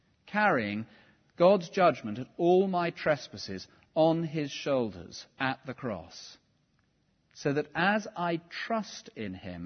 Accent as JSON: {"language": "English", "region": "England", "country": "United Kingdom", "said": "being English"}